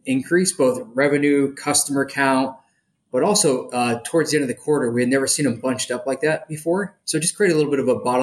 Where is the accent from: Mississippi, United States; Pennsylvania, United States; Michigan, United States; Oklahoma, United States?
Pennsylvania, United States; born there; also born or lived in Indianapolis / Chicago / Montana / Portland; But I was born in Pennsylvania, spent some time in Indianapolis, graduated high school in Chicago. Moved out to Montana, went to Montana State, moved to Portland, Oregon.